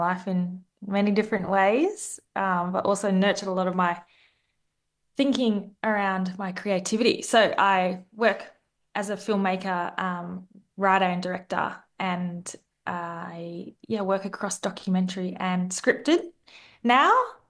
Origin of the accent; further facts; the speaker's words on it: Broome, Western Australia, Australia; I'm a proud Yawuru, Badi and Gidja woman. So I come from Broome, which is where I'm calling in from at the moment, which is my ancestral country here, Rubibi, in Western Australia. But I spent a bit of time in on Wurundjeri Woiwurrung country.